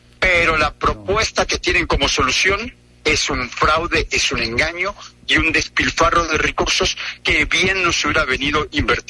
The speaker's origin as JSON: {"language": "Spanish", "region": "Mexico City", "country": "Mexico", "said": "Yo soy de la Ciudad de México."}